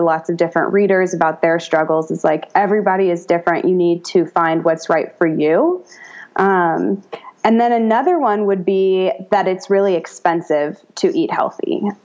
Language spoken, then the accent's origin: English; United States; You know, I'm an American. I grew up with Western medicine.